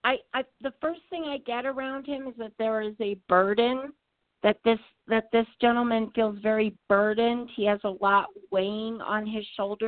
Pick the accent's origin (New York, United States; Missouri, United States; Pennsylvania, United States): New York, United States; I grew up in Greenwich Village on Bank Street.